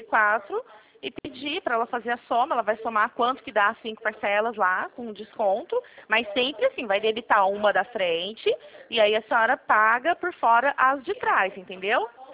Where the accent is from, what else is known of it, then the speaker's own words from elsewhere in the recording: Campinas, São Paulo, Brazil; Não, eu sou de Campinas.